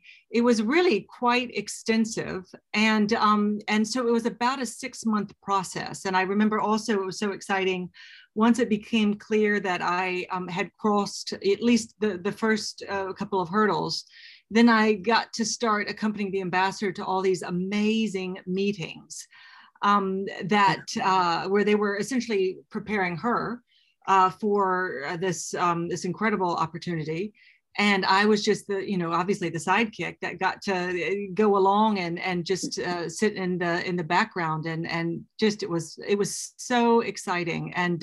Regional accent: Florida, United States; So I am American, and as you might detect from my accent, and grew up happily in Florida, Northern Florida

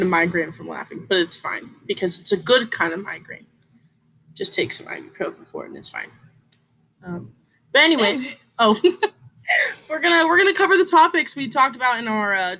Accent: Arizona, United States; Oh, well, I lived in Arizona my whole life, but I'm not going to tell you what area.

